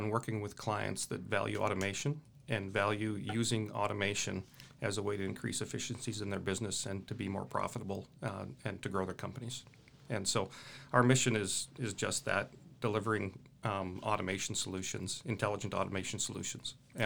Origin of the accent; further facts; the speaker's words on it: Western Canada, Canada; now in United States; Yeah, so I'm from Canada, Western Canada.